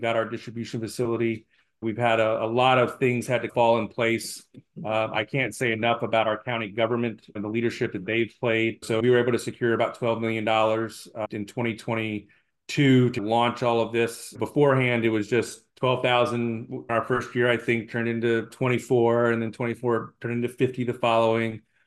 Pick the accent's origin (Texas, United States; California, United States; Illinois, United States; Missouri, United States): Texas, United States; born there; I was born in West Texas, and so I got shipped out to West Texas every summer.